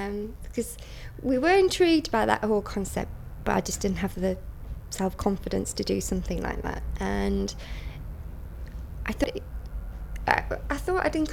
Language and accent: English; Newcastle, North East England, United Kingdom; My date of birth is 28th of March 1977 and I'm from Newcastle.